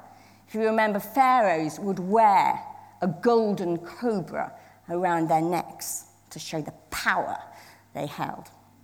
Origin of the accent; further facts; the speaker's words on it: Scotland, United Kingdom; I was brought up in Scotland, and we were not allowed to go on the hill. We call mountains hills in Scotland.